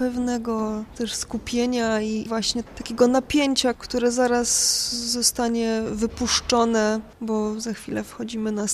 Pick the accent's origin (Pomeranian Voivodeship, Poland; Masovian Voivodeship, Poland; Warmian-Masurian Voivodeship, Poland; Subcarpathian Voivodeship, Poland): Subcarpathian Voivodeship, Poland; Ja ciągle myślę o sobie, że jestem taką dziewczyną z małej podkarpackiej wsi pod Rzeszowem, która jest ta wieś trochę zapomniana przez świat